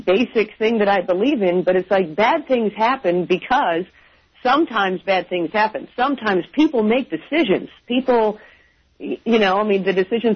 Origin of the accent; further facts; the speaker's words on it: Longmont, Colorado, United States; from Longmont. I'm on a business trip, so I thought I'd call you from your old stomping grounds.